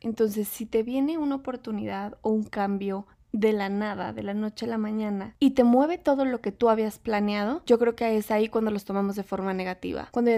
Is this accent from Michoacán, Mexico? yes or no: no; Mazatlán, Sinaloa, Mexico; also born or lived in Zacatecas / Guadalajara / Madrid; now in Mexico City, Mexico; nací en Zacatecas, luego nos fuimos a vivir a Mazatlán, luego me fui a estudiar a Guadalajara, luego me fui a Madrid, luego me fui a Ciudad de México.